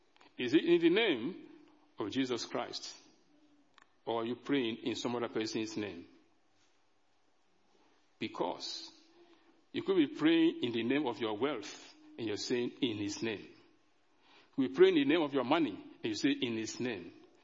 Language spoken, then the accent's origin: English; Nigeria; When I was growing up in Nigeria, and I was always in church in Nigeria